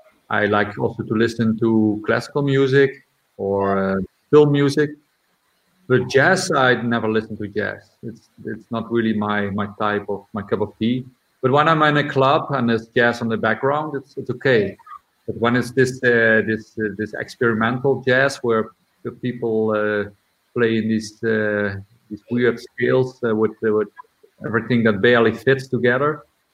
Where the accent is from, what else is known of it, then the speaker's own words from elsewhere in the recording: Netherlands; English is a second language; For example, with … we have it much more easier, because we come from the Netherlands.